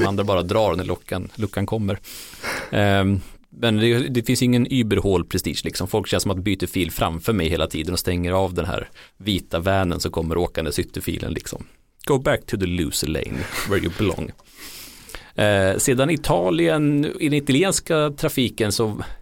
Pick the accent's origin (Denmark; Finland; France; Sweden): Sweden; Jämtland County; Jag kommer från Jämtland, så vi åker upp till fjällen ofta.